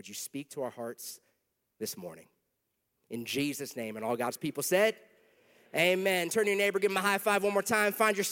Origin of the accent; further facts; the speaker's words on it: Florida, United States; I grew up here in South Florida, and so we would go fishing for brim and sunfish